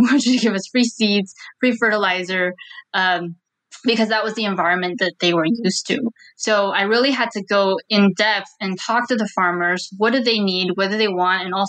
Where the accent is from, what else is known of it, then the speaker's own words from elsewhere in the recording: Michigan, United States; And growing up in Michigan, in the Midwest, the only entrepreneurs I knew were people who opened restaurants and laundromats.